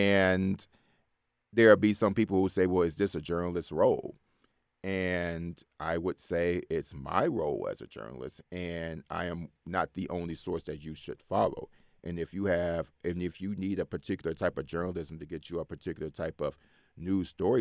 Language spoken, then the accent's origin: English; Detroit, Michigan, United States; So, as I said, I grew up in Detroit, Michigan, the largest black city in the United States